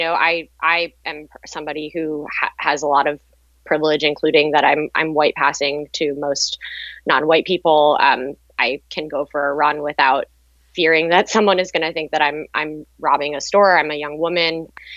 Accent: East Lansdowne, Pennsylvania, United States; My mom lives in the house that I grew up in outside of West Philly in East Lansdowne.

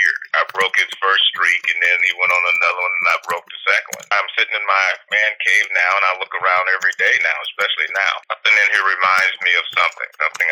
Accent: Oakland, California, United States; All these things remind me of where I came from, because I grew up in Oakland

